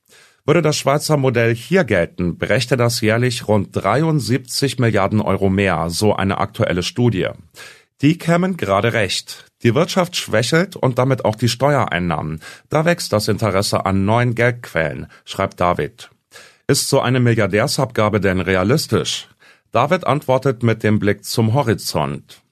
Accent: Dortmund, North Rhine-Westphalia, Germany; born there; Ich bin zwar in Dortmund geboren

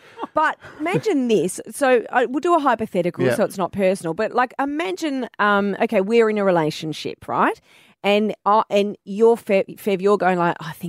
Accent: South Africa; We're South African.

